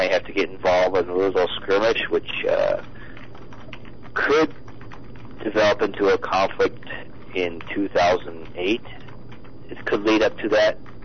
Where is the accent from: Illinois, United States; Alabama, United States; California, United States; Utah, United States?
Utah, United States; Draper; But anyway, I'm from Draper.